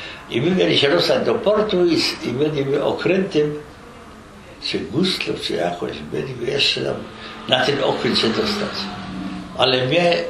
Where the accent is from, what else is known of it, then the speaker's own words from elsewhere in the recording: Katowice, Silesian Voivodeship, Poland; ja po polsku mówię, zresztą ja mówię trochę po rusku, nie? To już jest, to my się szybko dogadali, że ja jestem z Katowic, z Śląska